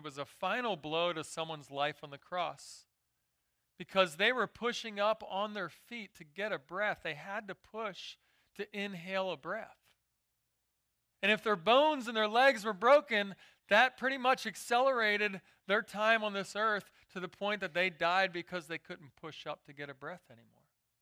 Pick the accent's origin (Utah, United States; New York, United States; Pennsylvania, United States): Pennsylvania, United States; Philadelphia; And I grew up in Philadelphia, so I saw more smog than stars.